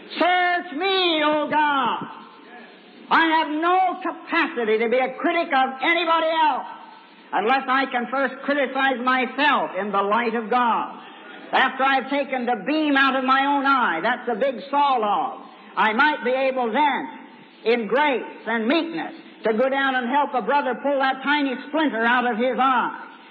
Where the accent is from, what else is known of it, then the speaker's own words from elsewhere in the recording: Kansas, United States; Out in my home state of Kansas